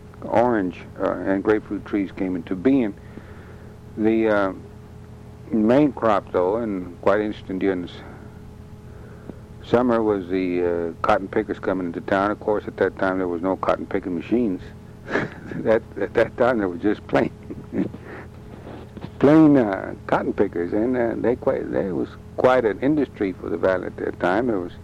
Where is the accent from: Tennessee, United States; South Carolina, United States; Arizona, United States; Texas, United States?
Texas, United States; Brownsville; born there; I was born in Brownsville, Texas, July 6, 1922. My parents originally came from Mexico and were naturalized citizens of the United States.